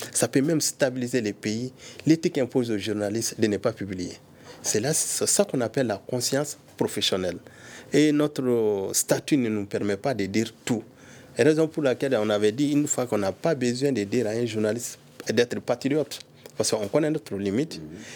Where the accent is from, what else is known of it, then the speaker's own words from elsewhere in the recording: Mali; Et cela signifie qu'on a des bonnes graines chez nous au Mali.